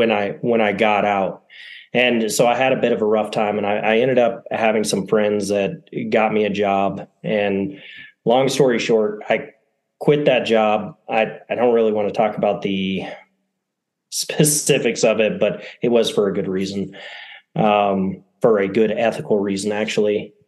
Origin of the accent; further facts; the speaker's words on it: Montana, United States; I grew up in Montana. Went off, joined the military, got out of the military